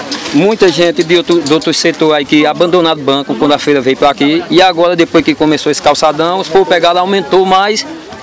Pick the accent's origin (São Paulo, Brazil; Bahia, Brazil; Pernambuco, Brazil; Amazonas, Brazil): Pernambuco, Brazil; Caruaru; Eu sou de Caruaru e trabalho aqui há muitos anos.